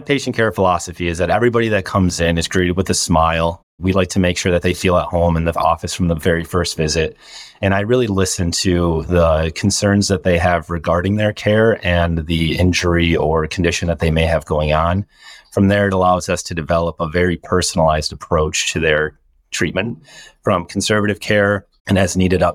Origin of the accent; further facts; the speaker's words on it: Shawano, Wisconsin, United States; So I'm initially from Shawano, kind of up near Green Bay.